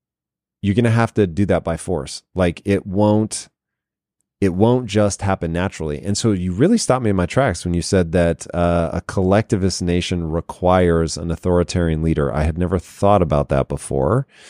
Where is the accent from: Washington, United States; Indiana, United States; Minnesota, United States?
Washington, United States; Tacoma; So I grew up in Tacoma, Washington, not particularly educated on this kind of stuff